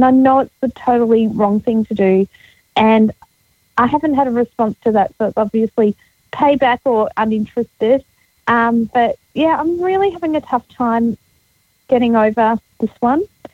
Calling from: Australia; I'm phoning from Australia.

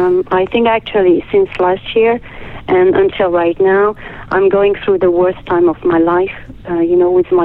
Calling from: France; I'm calling you from France.

